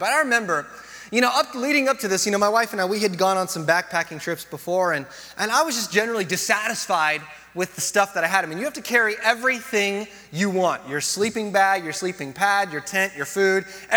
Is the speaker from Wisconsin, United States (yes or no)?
no; Yucaipa, California, United States; I grew up in Yucaipa before it was like Yucaipa that you know it, okay? When I grew up in Yucaipa, it was all about chicken ranches and cattle farms